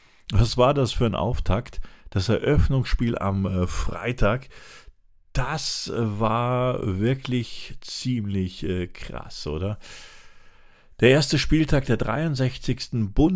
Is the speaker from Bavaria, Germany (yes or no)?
yes; Munich, Bavaria, Germany; als aufgewachsen in München